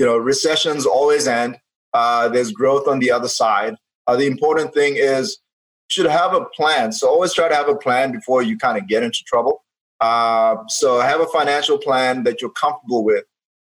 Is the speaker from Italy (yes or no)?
no; Zimbabwe; moved away as an adult; now in United States; I grew up in Zimbabwe. I went to high school there, and I actually started college there at the University of Zimbabwe.